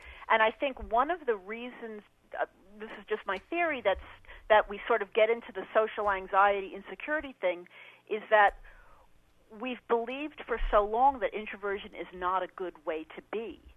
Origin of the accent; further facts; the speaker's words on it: New York, United States; as we said when I was growing up in New York, like chopped liver.